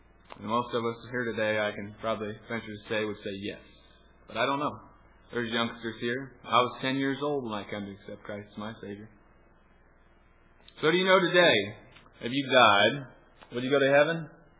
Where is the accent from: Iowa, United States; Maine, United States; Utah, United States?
Iowa, United States; and I'm from Iowa, so I can say this, and we have some huge deer in southern Iowa.